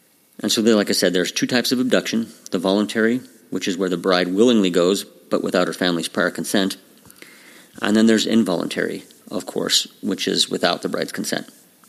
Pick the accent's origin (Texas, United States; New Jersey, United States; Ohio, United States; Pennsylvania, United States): Texas, United States; You can tell I'm from Texas.